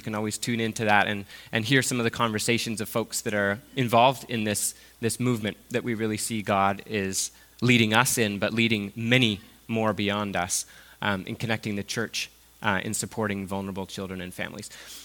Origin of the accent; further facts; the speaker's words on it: Ottawa, Ontario, Canada; now in Nova Scotia, Canada; I'm from Ottawa, and my family knows some of you in the room from before I was born. And so this has been home, this area has been home, but we've been living in Nova Scotia for 10 years now.